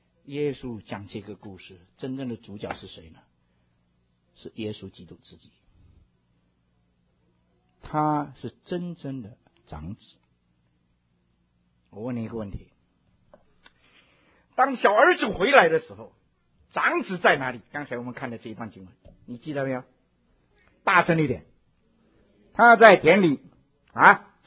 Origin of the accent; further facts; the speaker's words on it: Fujian, China; 我们过去福建很多老虎，山啊丘陵地带很多老虎